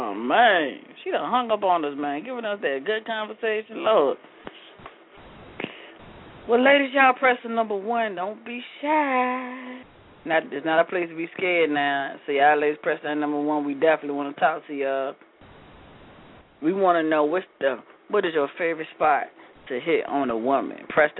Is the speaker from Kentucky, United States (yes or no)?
no; Virginia, United States; Next, we're going to go to my hometown. Uh-oh. Area code 804-397.